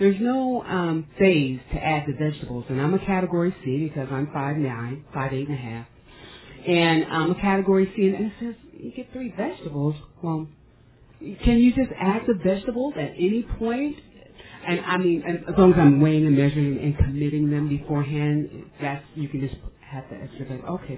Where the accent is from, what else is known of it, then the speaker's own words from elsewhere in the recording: Louisiana, United States; from Louisiana.